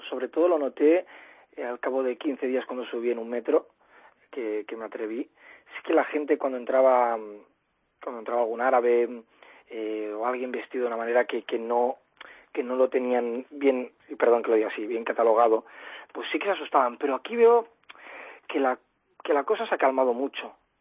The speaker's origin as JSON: {"language": "Spanish", "country": "Spain", "lives_now": "France", "said": "lo que me doy cuenta siendo español"}